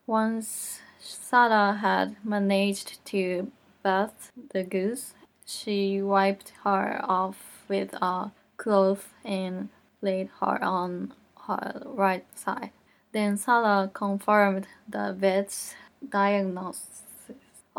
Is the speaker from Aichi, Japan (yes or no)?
yes; Toyokawa, Aichi, Japan; born there; English is a second language; also born or lived in United States; I was born in Toyokawa, Aichi, in Japan. I've been studying English for more than 15 years. I studied in America for 1 year.